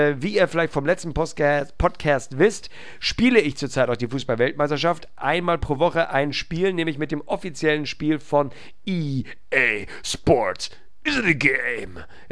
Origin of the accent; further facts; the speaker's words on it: Hamburg, Germany; auch als Hamburger, ich weiß natürlich genau, wem ich die Daumen drücke, nämlich meinem HSV